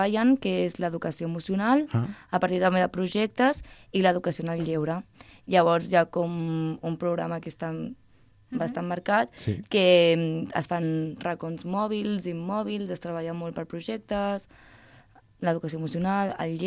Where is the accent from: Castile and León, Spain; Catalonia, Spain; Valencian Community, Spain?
Catalonia, Spain; Barcelona; soc de Barcelona.